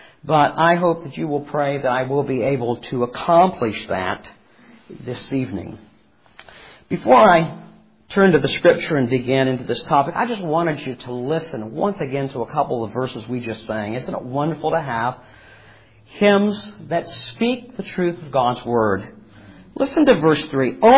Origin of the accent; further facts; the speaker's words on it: Ohio, United States; I was raised in Ohio, or for those who are more grammatically want to see correctness, reared in Ohio.